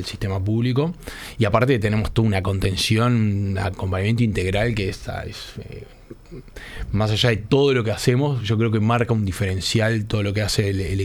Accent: Uruguay; para nosotros como uruguayos creo que es un orgullo

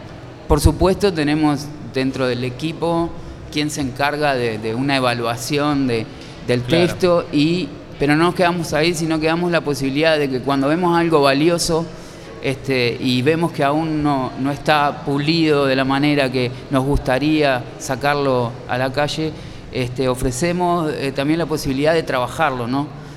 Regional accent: Salto, Uruguay; soy compatriota, coterráneo de Marosa, que es de Salto, y conozco bien esos paisajes

